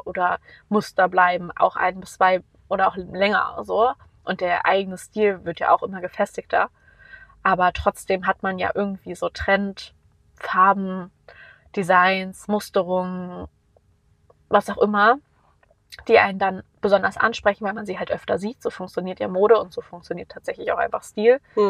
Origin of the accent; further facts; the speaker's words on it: Berlin, Germany; ich bin in Berlin geboren und quasi aufgewachsen